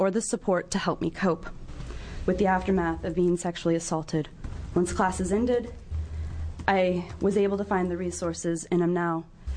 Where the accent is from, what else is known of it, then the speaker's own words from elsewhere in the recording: Coos Bay, Oregon, United States; I'm originally from Coos Bay, Oregon.